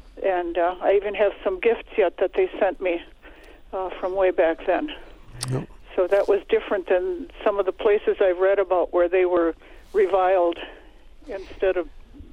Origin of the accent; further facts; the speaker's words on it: Wisconsin, United States; now in Woodruff, United States; I grew up in Sheboygan County, also a very German area.